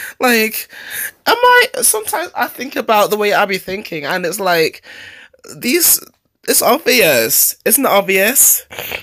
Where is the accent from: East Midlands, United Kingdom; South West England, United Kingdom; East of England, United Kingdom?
East Midlands, United Kingdom; Nottingham; I'm from Nottingham. What country are you from? England.